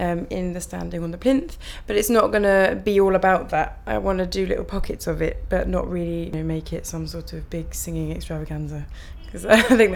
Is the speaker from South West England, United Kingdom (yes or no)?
yes; Salisbury, South West England, United Kingdom; My date of birth is the 2nd of February 1985 and I'm originally from Salisbury in Wiltshire, so that's where I'm from.